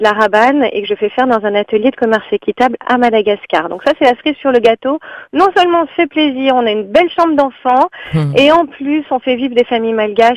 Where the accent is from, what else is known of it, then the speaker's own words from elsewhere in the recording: Hauts-de-France, France; Eh ben si, mais j'étais une ch'ti, mais je me suis baladée à Lyon et on revient à Lille parce qu'on aime bien. Non, si on est ch'ti